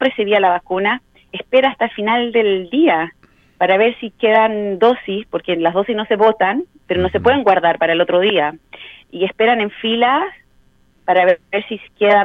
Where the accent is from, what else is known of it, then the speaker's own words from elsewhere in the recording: Chile; now in Israel; Bueno, soy chilena.